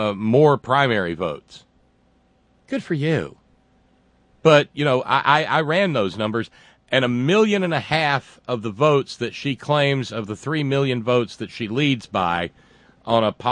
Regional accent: the South, United States; I'm a Southerner, Scott. I love the South.

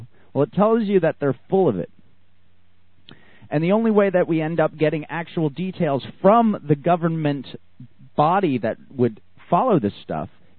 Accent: New York, United States; now in Texas, United States; I came from New York down to Texas, so you know that they really, really didn't like me much.

